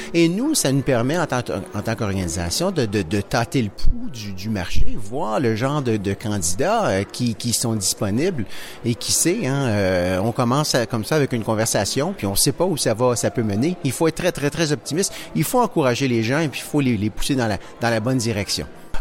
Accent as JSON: {"language": "French", "town": "Montreal", "region": "Quebec", "country": "Canada", "lives_now": "Toronto, Canada", "said": "Moi, je suis bien passé par ici quand je suis déménagé à Toronto pour la première fois il y a une quinzaine d'années. Je venais de Montréal"}